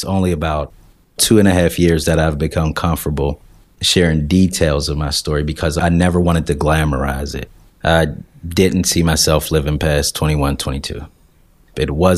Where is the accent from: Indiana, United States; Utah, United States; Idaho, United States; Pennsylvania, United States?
Pennsylvania, United States; Wilkinsburg; also born or lived in Penn Hills; I was born in Penn Hills. I grew up in Wilkinsburg. I attended Wilkinsburg High School. Graduated in 1999.